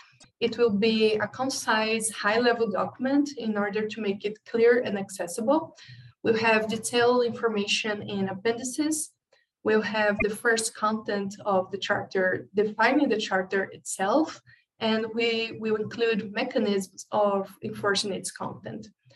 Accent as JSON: {"language": "English", "country": "Brazil", "second_language": "English", "said": "I'm from Brazil."}